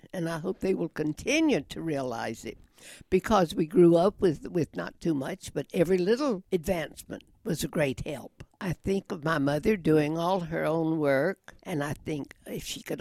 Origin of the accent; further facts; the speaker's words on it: United States; a naval officer would be in Charlotte, which was 25 miles from my hometown down across the South Carolina line